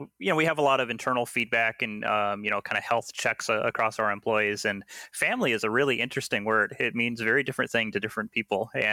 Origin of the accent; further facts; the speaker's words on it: Seattle, Washington, United States; No, I was born and raised here in Seattle.